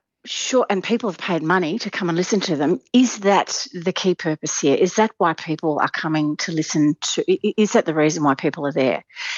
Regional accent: Melbourne, Victoria, Australia; as a kid growing up in Melbourne

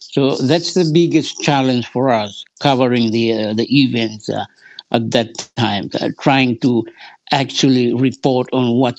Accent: Guadalcanal, Solomon Islands; I'm from Guadalcanal, okay? And as such, I have a pretty... What let's say the opportunity that others don't really have, that I could actually as a Guadalcanalist, I could actually go outside of Honiara, yeah.

